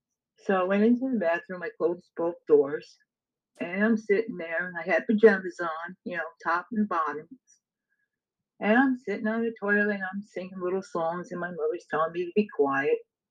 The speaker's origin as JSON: {"language": "English", "town": "Tappan", "region": "New York", "country": "United States", "tie": "born or raised there", "also_born_or_lived": "Congers, New York", "said": "I was born in Nyack Hospital. And at the age of three, I lived in Congress. And then we moved from Congress to Spark Hill Road in Tappan, New York."}